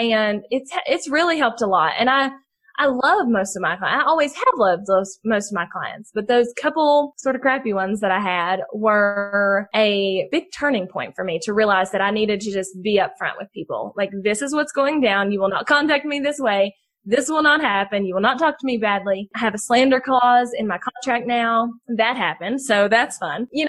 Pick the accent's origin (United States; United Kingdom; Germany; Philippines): United States; the South; People assume I'm stupid because I'm Southern and it happens a lot and I'm used to it.